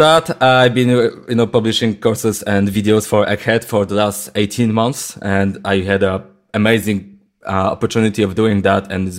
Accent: Poland; English is a second language; I was born and raised in Poland, which kind of explains my terrible English accent.

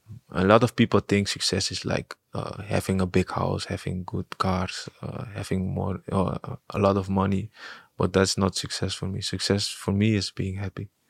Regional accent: Amsterdam, North Holland, Netherlands; also born or lived in Suriname; Yeah, I grew up in Amsterdam. So after I came from Suriname, I grew up in Amsterdam. And I love the neighborhood, love the city.

